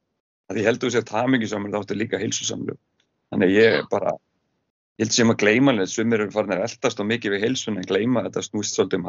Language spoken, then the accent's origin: Icelandic; Hafnarfjörður, Capital Region, Iceland; Ég er Hafnfirðingur